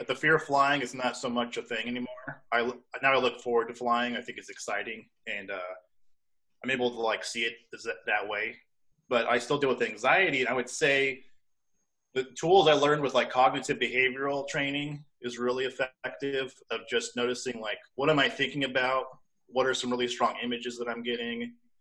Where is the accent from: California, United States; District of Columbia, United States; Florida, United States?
California, United States; now in Portland, United States; I live in Portland, Oregon, and I'm originally from California.